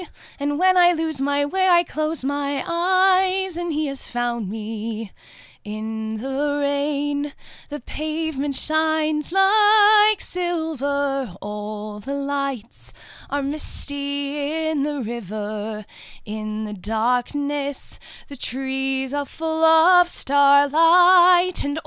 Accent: Johannesburg, Gauteng, South Africa; So I'm from Joburg, born and bred here.

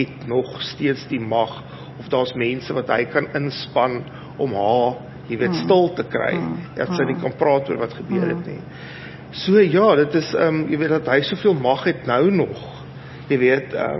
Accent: Pretoria, Gauteng, South Africa; Ek is in Bromberg gebore

